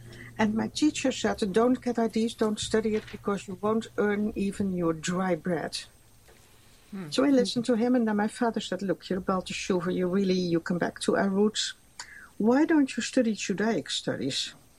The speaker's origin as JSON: {"language": "English", "town": "Amsterdam", "region": "North Holland", "country": "Netherlands", "said": "I'm originally from Amsterdam, from a post-Holocaust surviving family. My parents survived the Holocaust in Holland"}